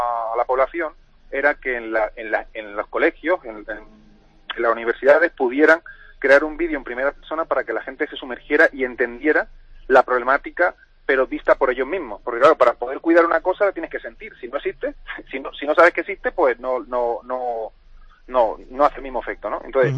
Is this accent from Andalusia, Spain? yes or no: yes; Málaga, Andalusia, Spain; accent: Malaga; es que soy malagueño.